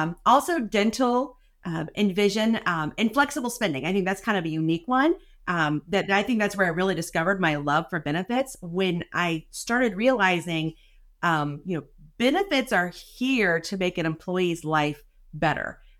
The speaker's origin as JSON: {"language": "English", "region": "Ohio", "country": "United States", "said": "I'm from Ohio, and I've been helping employees understand their benefits for over 20 years."}